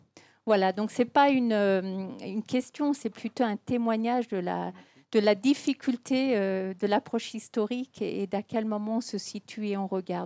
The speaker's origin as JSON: {"language": "French", "country": "France", "said": "Bon, je suis française."}